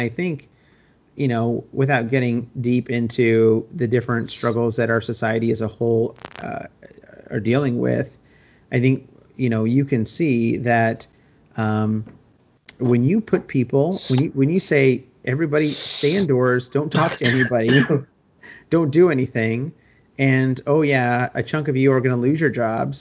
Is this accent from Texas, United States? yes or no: yes; Arlington, Texas, United States; also born or lived in Fort Worth; I am from Arlington, and I went to Arlington High School